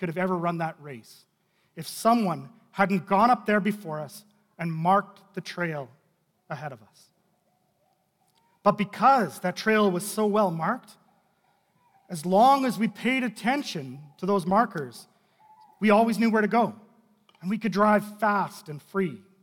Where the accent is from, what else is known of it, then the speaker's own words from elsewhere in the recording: Kelowna, British Columbia, Canada; also born or lived in Saskatoon; I grew up in Kelowna, BC. Actually, my first 10 years were here in Saskatoon, and then we moved out to Kelowna when I was about 11.